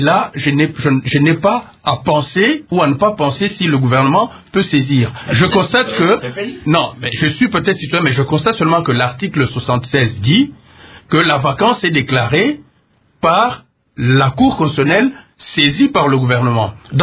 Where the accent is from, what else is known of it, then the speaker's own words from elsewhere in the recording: DR Congo; nous sommes tous des Congolais